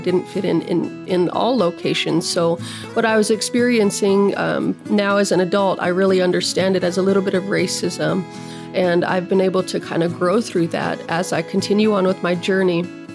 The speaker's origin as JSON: {"language": "English", "country": "United States", "first_language": "Navajo", "said": "I am speaking my native language, and I speak Navajo, not fluently, but enough to get me by to let you know who I am, what it is that my purpose is here on Earth"}